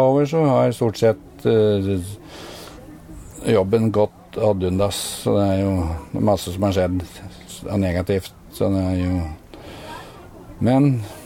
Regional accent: Toten, Innlandet, Norway; moved away as an adult; now in Bamble, Norway; Jeg er født på Toten.

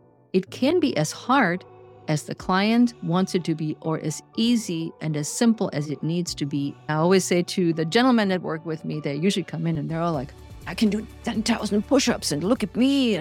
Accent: Germany; English is a second language; I'm originally from Germany

